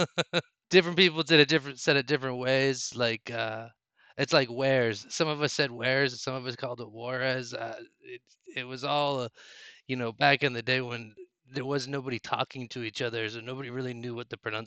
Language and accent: English; Ireland; I grew up in Ireland, not in the United States, so we didn't have America Online.